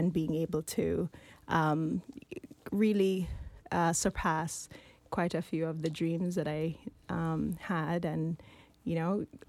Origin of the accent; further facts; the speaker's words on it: Jamaica; So I grew up on an island where we have a set of folks who are extremely ambitious. And if you want to talk about a stereotypical Jamaican, you can say that we all had 10 jobs.